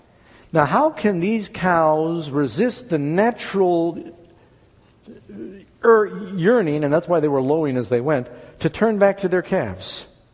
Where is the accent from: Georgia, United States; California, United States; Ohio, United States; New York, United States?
New York, United States; New York City; because I grew up in New York City where pigeons are like dust.